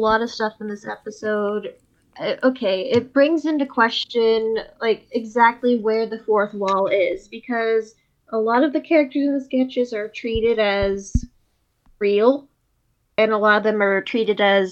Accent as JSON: {"language": "English", "country": "United States", "said": "Listen, I'm an American in the 21st century."}